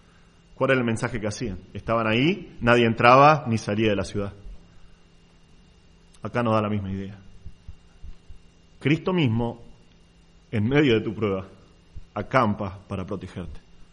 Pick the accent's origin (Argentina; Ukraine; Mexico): Argentina; Nosotros como argentinos lo sabemos, ¿no?